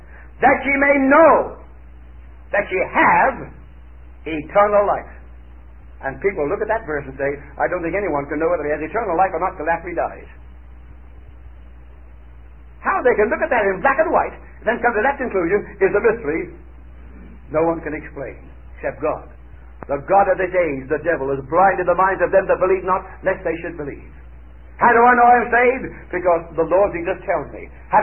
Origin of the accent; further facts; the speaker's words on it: Johannesburg, Gauteng, South Africa; also born or lived in England; I entered in the city of Johannesburg, South Africa, where I was brought up as a boy. I was born in England, but brought up in South Africa.